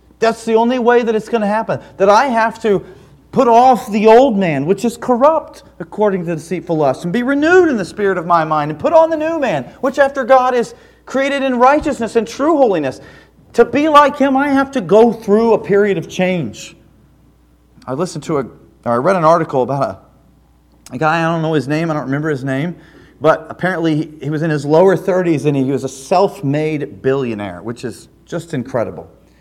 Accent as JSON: {"language": "English", "region": "Midwest", "country": "United States", "tie": "born or raised there", "said": "I grew up in the Midwest, and we had some sand, but I did not know."}